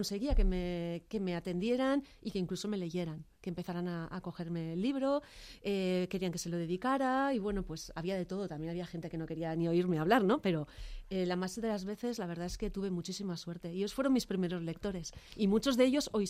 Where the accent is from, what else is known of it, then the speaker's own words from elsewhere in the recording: Ormaiztegi, Basque Country, Spain; he tenido la gran suerte de contar con un chico que además es de mi pueblo, de Ormaiztegui